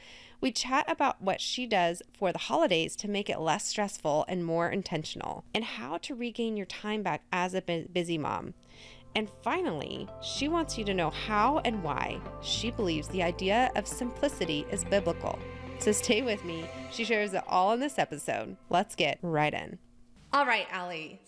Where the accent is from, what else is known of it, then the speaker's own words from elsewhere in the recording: Paradise, California, United States; my hometown of Paradise, California, which was burned to the ground last Thursday, November 8th, 2018.